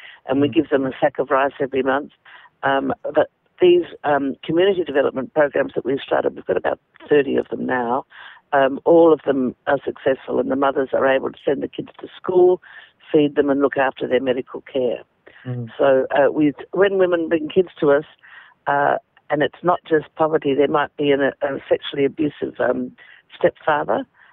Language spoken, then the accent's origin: English; Australia; born there; So I'm so damn glad that I was born in Australia.